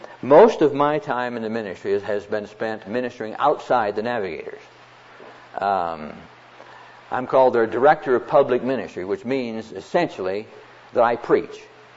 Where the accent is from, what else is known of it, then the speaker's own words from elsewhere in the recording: Neola, Iowa, United States; I was born and raised in Neola, but I came to Christ in Harlan.